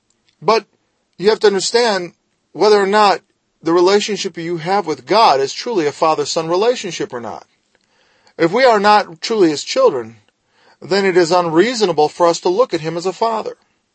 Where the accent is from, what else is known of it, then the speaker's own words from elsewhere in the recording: United States; born there; I was born in America, the most Christian country, at least overtly, in the entire world.